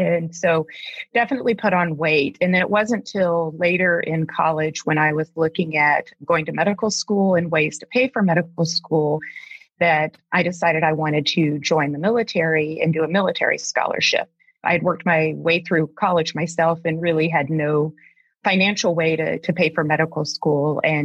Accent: Deep South, United States; now in Alaska, United States; I grew up in the Deep South, so I grew up where food was love and comfort and family.

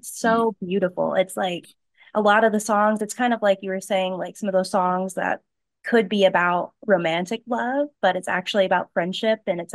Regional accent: Kentucky, United States; I'm from West Kentucky, so I'm close to Nashville

